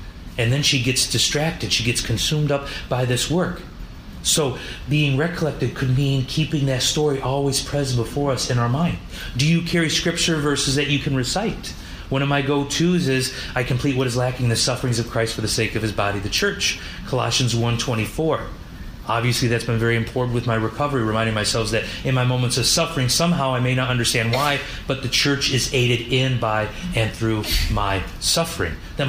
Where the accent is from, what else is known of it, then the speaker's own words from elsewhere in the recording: Michigan, United States; And I'm trying to not fall into my accent, being that I'm from an area of Michigan right next to the Canadian border